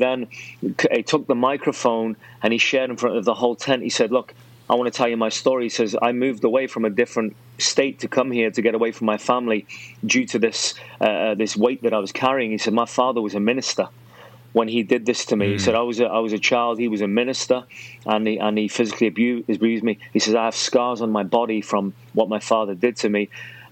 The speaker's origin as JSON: {"language": "English", "town": "Liverpool", "region": "North West England", "country": "United Kingdom", "also_born_or_lived": "Ireland", "said": "I came from Ireland. I'm originally from Liverpool. I lived in Ireland for many, many years."}